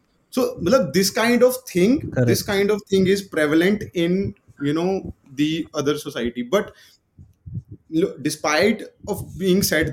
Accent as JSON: {"language": "Punjabi", "region": "Chandigarh", "country": "India", "said": "ਮੈਂ ਚੰਡੀਗੜ੍ਹ ਤੋਂ ਹਾਂ"}